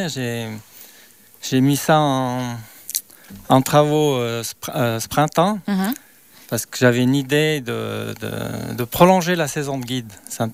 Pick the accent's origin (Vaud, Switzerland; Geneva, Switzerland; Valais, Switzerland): Valais, Switzerland; Vercorin; also born or lived in Chalais; Bon, je suis né à Chalais. Et puis après, je suis monté à Vercorin, donc je connais vraiment par cœur le coin.